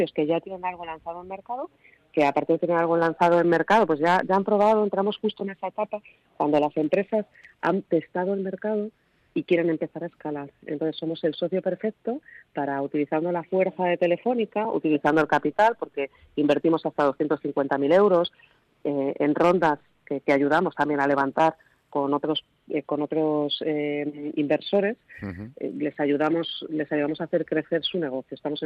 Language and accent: Spanish; Madrid, Community of Madrid, Spain; yo creo que soy madrileña y adoro el sitio donde vivo. Es una ciudad muy divertida, con mucha diversidad